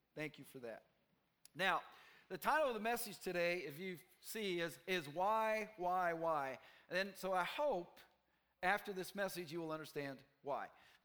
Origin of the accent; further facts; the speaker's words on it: Chicago, Illinois, United States; I'm from the Chicago area, and I've pretty much seen every kind of driving possible, and people like to say nice things with their hands to you when you drive in Chicago.